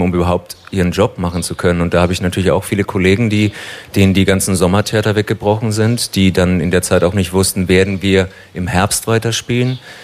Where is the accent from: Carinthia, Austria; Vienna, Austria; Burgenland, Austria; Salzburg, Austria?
Carinthia, Austria; Ja, ich komme eigentlich aus Kärnten.